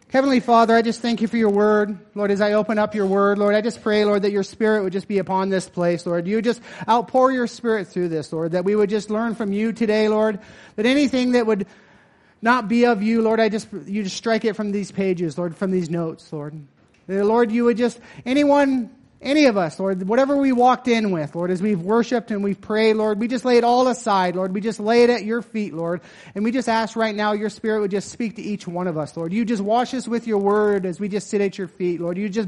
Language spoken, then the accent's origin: English; Eureka, Nevada, United States; So I'm from Eureka, Nevada.